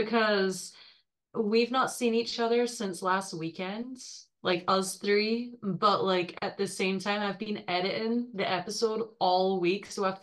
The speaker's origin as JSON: {"language": "English", "region": "Scotland", "country": "United Kingdom", "moved": "yes", "lives_now": "California, United States", "said": "I'm originally from Scotland. I moved to California in 2012."}